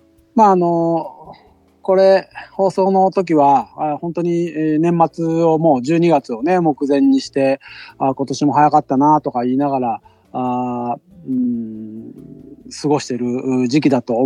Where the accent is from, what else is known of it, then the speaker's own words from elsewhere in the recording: Fukuoka, Japan; 私やっぱり九州の福岡出身なんで、その水炊きとかが大好きなんですね。